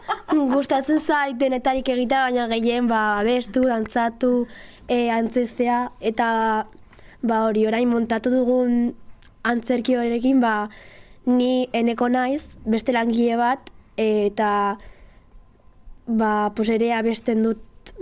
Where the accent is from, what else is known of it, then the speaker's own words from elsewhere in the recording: Pamplona, Navarre, Spain; ni baita ere Iruñakoa naiz, jaso ikastolakoa